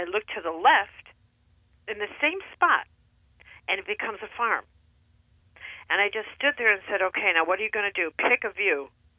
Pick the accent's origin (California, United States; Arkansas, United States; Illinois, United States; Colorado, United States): Illinois, United States; Chicago; And I said, that's not possible because I'm from Chicago, and people like me, we don't live on farms.